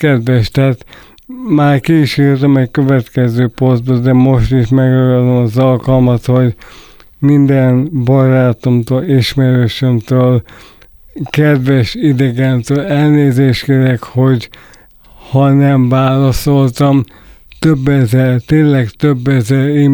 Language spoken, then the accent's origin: Hungarian; Hungary; mint magyarok, mi magyarok, jutunk valamire